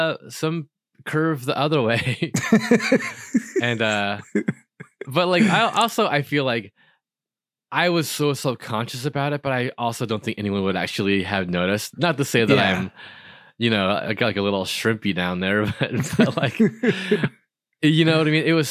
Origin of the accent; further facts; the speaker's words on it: Los Angeles, California, United States; I grew up in Van Nuys in like a very what's the word, like suburban part of like Los Angeles neighborhood.